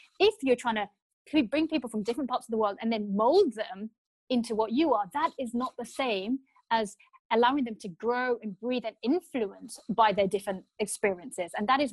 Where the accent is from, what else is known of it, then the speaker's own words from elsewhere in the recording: England, United Kingdom; And I'm thinking in my head, well, I am English, number one, but wow, like so much for welcome to the country.